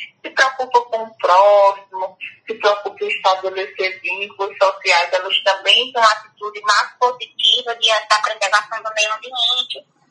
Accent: Paraíba, Brazil; Como eu vim de uma região, eu sou da Paraíba, e lá eu comecei a observar, ao chegar aqui

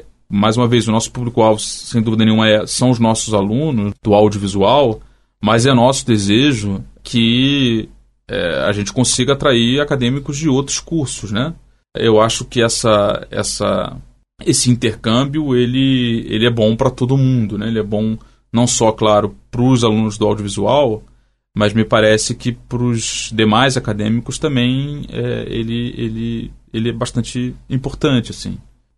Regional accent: Rio de Janeiro, Brazil; seja aqui no Mato Grosso do Sul ou no Rio de Janeiro, de onde eu venho, ou de qualquer outro estado do Brasil.

